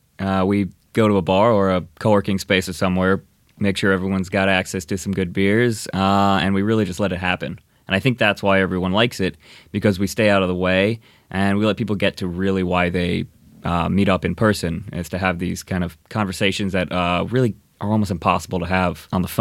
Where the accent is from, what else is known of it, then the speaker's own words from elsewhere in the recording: Indiana, United States; moved away as an adult; now in Los Angeles, United States; No, I grew up in Indiana, came out to LA to go to USC, and I moved away for a while, but came back because you really can't beat it.